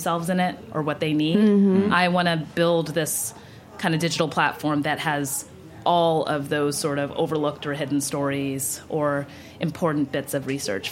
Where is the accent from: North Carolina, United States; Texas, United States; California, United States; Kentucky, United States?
Texas, United States; now in New York, United States; I'm from Texas, and I moved to New York to enroll in a master's program called Fashion Studies at Parsons School of Design.